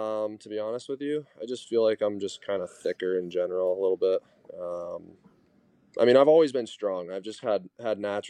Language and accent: English; Arizona, United States; I never really played any of my youth hockey growing up in Arizona.